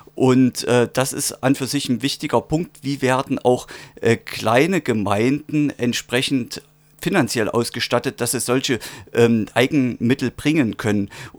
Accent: Saalfeld, Thuringia, Germany; Ich komme ja aus Saalfeld.

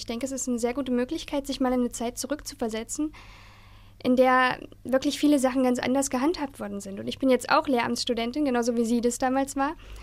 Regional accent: Bad Salzungen, Thuringia, Germany; Nein, ich komme aus Südthüringen, also Bad Salzungen.

